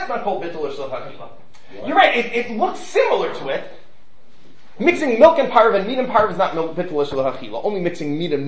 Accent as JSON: {"language": "English", "region": "New York", "country": "United States", "tie": "born or raised there", "said": "When I grew up in New York, you didn't have a water meter. You paid a tax to the city and used as much water as you liked."}